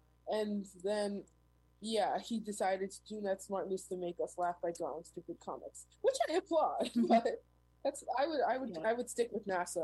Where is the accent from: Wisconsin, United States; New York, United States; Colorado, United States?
New York, United States; Manhattan; coming back after absence for a long time, and I'm from Manhattan.